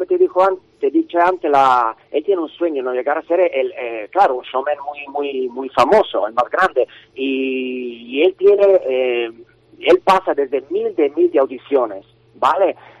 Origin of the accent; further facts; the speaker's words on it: Italy; Spanish is a second language; Yo vivo en Italia, correcto, pero siempre estoy trabajando en los teatros en varios sitios, pero soy italiano